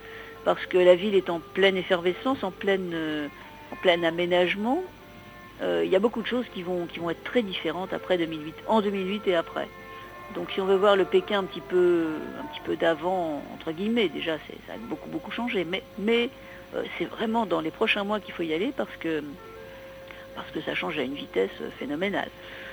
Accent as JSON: {"language": "French", "town": "Lille", "region": "Hauts-de-France", "country": "France", "said": "quand on arrive, on dit voilà, nous sommes de Lille"}